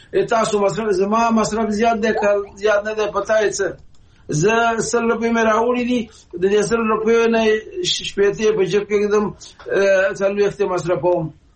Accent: Afghanistan; دا سوال متاسفانه مونږ افغانان یو سلسله تاریخي مسائل

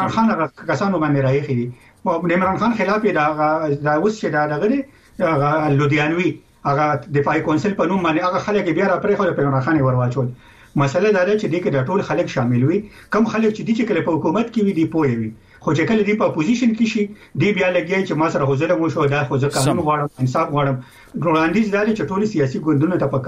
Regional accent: Khyber Pakhtunkhwa, Pakistan; موږ د پښتونخوا یو

